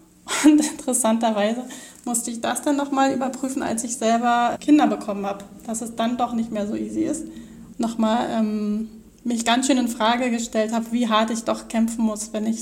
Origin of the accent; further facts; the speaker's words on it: Brandenburg, Germany; Ich bin im Osten aufgewachsen, also in Brandenburg und in einer politischen Familie groß geworden